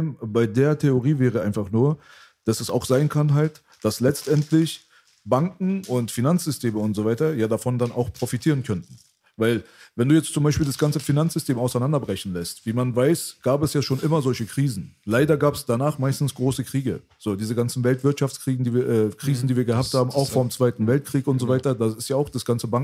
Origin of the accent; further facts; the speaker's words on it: Iran; ich bin Iraner